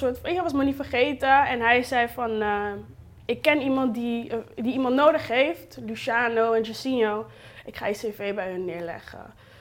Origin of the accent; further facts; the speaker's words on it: Rotterdam, South Holland, Netherlands; ik kom uit Rotterdam. Mm-hmm. Ik ben opgegroeid in Rotterdam-Noord. Geboren en getogen.